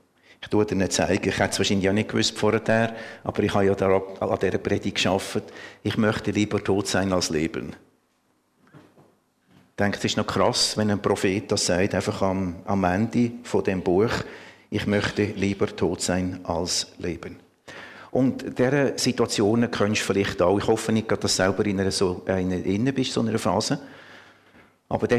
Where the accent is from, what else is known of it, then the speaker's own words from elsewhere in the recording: Lucerne, Switzerland; accent: Sorentaler dialect; Von meinem Dialekt her, ich habe einen Sorentaler Dialekt. Also komme ursprünglich aus dem Kanton Luzern, bin katholisch aufgewachsen.